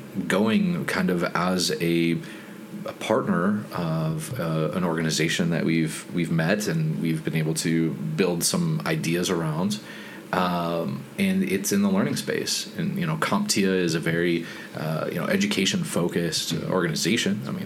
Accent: Arizona, United States; Growing up in Arizona, I think I'm more used to the dry heat.

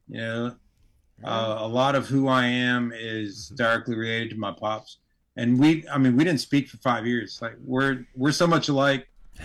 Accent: England, United Kingdom; born there; so I was born in England. My pop's military, you know, so I was born off base

